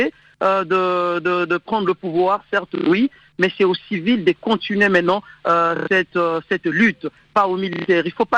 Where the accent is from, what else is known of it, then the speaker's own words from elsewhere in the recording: DR Congo; Vous savez, moi je suis Congolais, je suis en RDC.